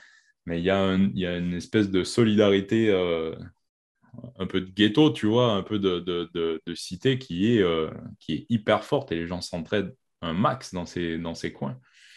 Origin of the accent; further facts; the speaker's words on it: Quebec, Canada; also born or lived in Belgium; now in France; moi je viens du Québec, tu vois, enfin je suis né en Belgique, j'ai grandi au Québec et j'ai grossi en France